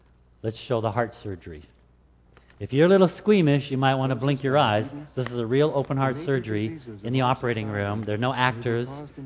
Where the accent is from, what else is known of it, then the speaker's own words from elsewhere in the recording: Alaska, United States; I said, no, I grew up in Alaska. We have king crab, but we don't have lobster.